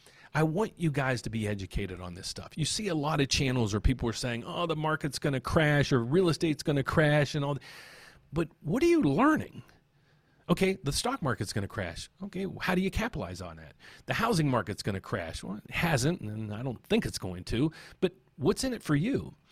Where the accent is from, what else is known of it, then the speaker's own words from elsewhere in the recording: Pittsburgh, Pennsylvania, United States; I grew up in right outside of Pittsburgh, and it was the steel mill towns when I grew up in the 70s.